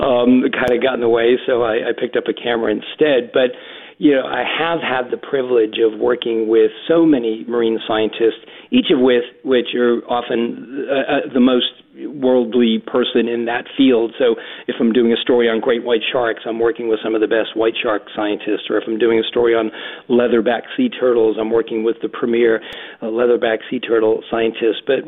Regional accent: Massachusetts, United States; I grew up in Massachusetts in a small textile mill town, and even though we didn't live on the water

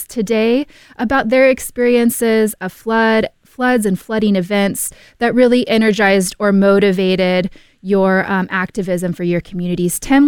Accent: Houston, Texas, United States; I'm from Houston, Texas, born and raised there

